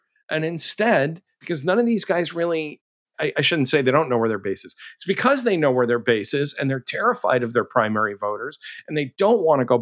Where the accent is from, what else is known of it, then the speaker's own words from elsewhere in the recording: United States; as a Christian, as an American, as a citizen, as a father, as a grandpa